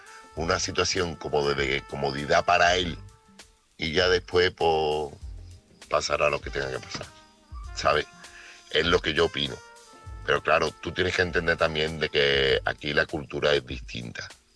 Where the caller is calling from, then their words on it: Seville, Andalusia, Spain; corresponsal de Sevilla.